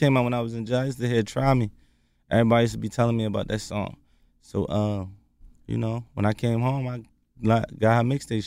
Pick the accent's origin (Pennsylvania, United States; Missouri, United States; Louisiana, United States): Pennsylvania, United States; Philadelphia; I ain't from New York. I'm from Philly.